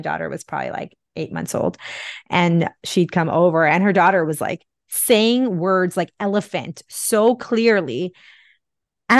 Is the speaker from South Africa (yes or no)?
no; India; I grew up in India